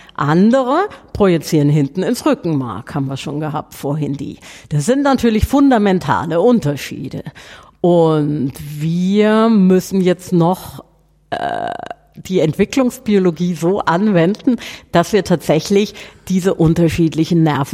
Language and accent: German; Southern Germany, Germany; wie man bei uns in Süddeutschland sagt